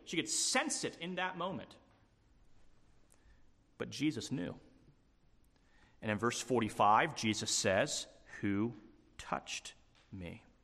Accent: Midwest, United States; I grew up in the Midwest. The small town that I grew up in high school only had one major road

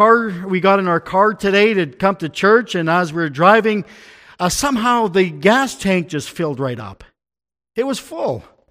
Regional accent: Ontario, Canada; also born or lived in Mexico; I missed out on school growing up in Ontario. My dad, we worked on the fields picking tomatoes, and when school started, we moved to Mexico.

